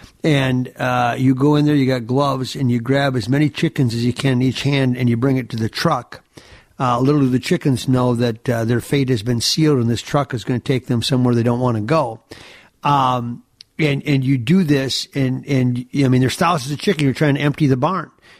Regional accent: Gaylord, Minnesota, United States; I grew up in Gaylord, Minnesota, and we had, now it's Michael's Foods.

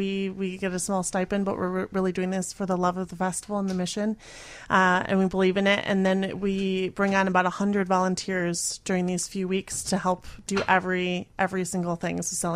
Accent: Milwaukee, Wisconsin, United States; now in Chicago, United States; Milwaukee.

